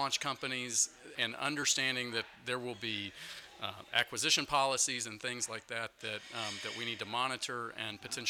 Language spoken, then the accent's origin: English; Texas, United States; So I'm from the Dallas-Fort Worth area, and so I was up here doing a Washington semester at American University